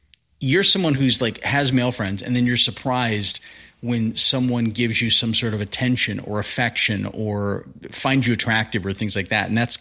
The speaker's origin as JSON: {"language": "English", "region": "Midwest", "country": "United States", "said": "Similarity is we're both white, we're both human, and we're both from the Midwest."}